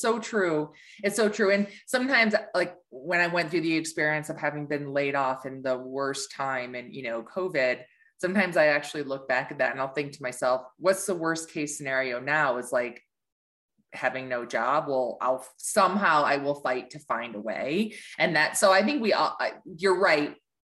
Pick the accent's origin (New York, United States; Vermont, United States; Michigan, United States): Michigan, United States; Ann Arbor; I came from Ann Arbor, Michigan, and I didn't know anybody in the industry.